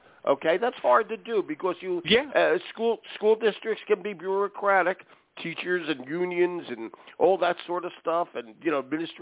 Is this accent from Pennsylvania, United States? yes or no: yes; Philadelphia, Pennsylvania, United States; you heard me say I'm from Philadelphia